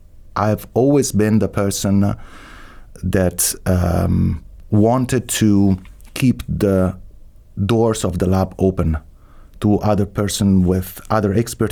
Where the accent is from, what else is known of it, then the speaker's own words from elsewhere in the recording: Rome, Lazio, Italy; English is a second language; moved away as an adult; family is not from Rome, so I'm a first generation. My mother was from Tuscany and my father from Sardinia. But I grew up in Rome. I studied in Rome.